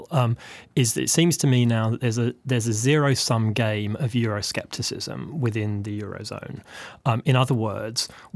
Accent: United Kingdom; I'm a Brit

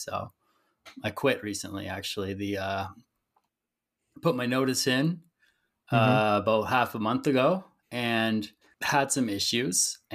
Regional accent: Canada; I'm from Canada.

